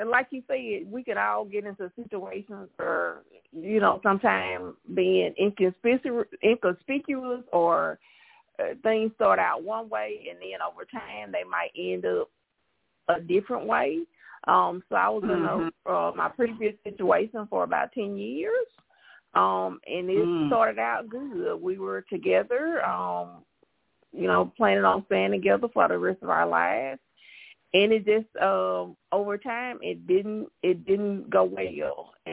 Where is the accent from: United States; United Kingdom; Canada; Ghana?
United States; Mississippi; Well, I am a Southern girl by nature. I'm from Mississippi.